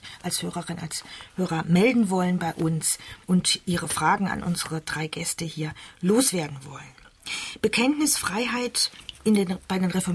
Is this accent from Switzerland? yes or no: yes; Switzerland; Bei uns in der Schweiz, bei den Reformierten